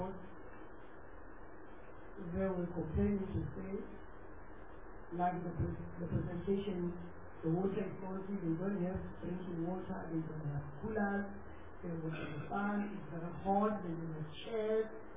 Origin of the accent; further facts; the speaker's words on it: Limpopo, South Africa; I am from the Limpopo province.